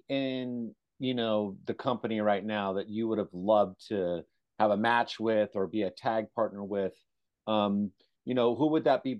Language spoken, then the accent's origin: English; California, United States; Okay, so growing up in California, You know, obviously in the 1970s, the Oakland Raiders and the Oakland A's, those were always my teams.